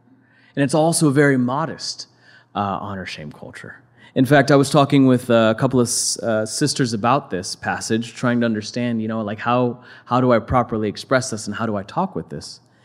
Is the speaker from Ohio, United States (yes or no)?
yes; Ohio, United States; also born or lived in Orange / Northern Kentucky; You know, I was born in Orange, but I grew up in Southern Ohio, Northern Kentucky.